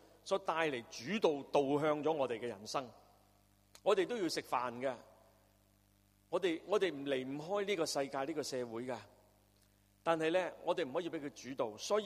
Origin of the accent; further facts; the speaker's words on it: Hong Kong; 很多人都很关心我们香港，关心我们香港人